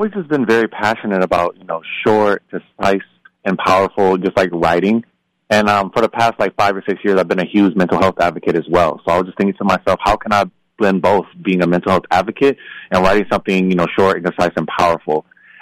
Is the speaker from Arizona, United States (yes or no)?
no; California, United States; I'm from Southern California, so it was a big culture shock for me the moment I landed in Eugene.